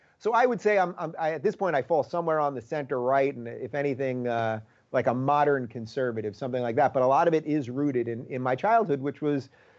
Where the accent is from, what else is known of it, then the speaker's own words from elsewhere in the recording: Long Island, New York, United States; also born or lived in Brooklyn; So I was born in Brooklyn, New York in 1976, before it was cool hipster Brooklyn, when it was still old Brooklyn, you know, not Brooklyn Dodgers Brooklyn, but Brooklyn. And I grew up in Long Island, and I went to college upstate New York